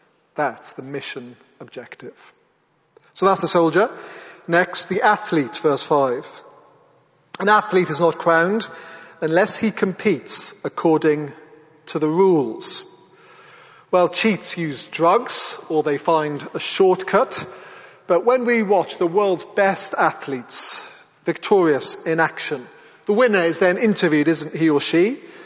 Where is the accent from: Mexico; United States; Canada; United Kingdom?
United Kingdom; Wales; When I grew up in Wales, as I got on the school bus not long out of my warm bed